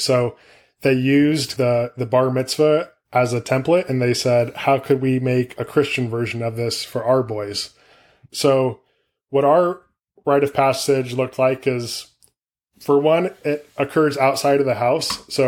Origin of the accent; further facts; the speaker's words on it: California, United States; Starting from the beginning, born and raised in the Bay Area of California, I have three brothers, no sisters.